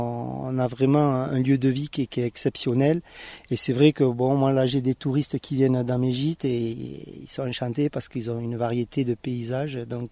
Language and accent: French; Paris, Île-de-France, France; born there; Je suis pourtant pas trop lausérien parce que je suis né à Paris, parce que mes parents sont partis à l'époque à Paris travailler. Mais j'ai mes racines ici